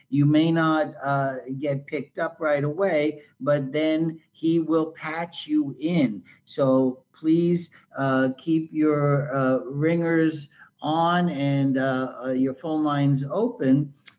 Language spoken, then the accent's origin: English; New York, United States; growing up in the Bronx, New York, okay, and my parents being blue-collar workers and so on.